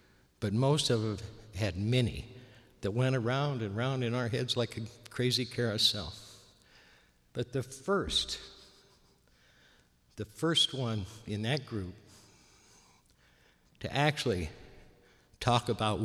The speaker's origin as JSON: {"language": "English", "region": "Iowa", "country": "United States", "tie": "born or raised there", "said": "I was born and raised in Iowa, that kind of thing."}